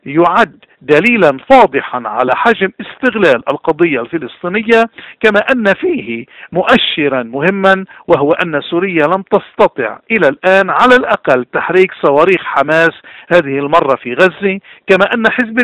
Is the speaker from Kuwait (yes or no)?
no; Lebanon; ما بيوم طلع خرطوشي وحدة إلا ضدنا نحن كلبنانيين